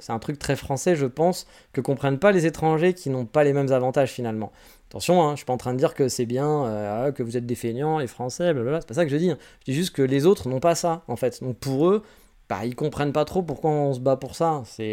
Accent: France; vais dire « je suis français, moi, madame ». Oui, mon côté sarcastique va me faire jouer du côté « on est français, on est meilleur que les autres ».

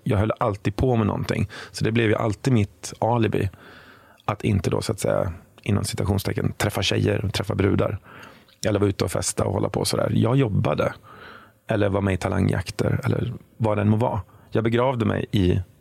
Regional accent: Västra Götaland County, Sweden; born there; Och jag är född utanför Borås

